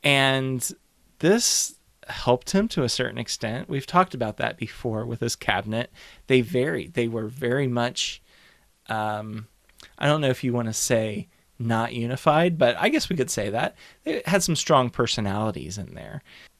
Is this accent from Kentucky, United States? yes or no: yes; Kentucky, United States; me growing up in Kentucky, we were always taught you live in a state that was neutral